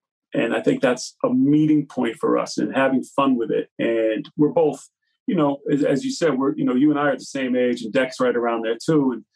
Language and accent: English; Massachusetts, United States; and I grew up out here in Mass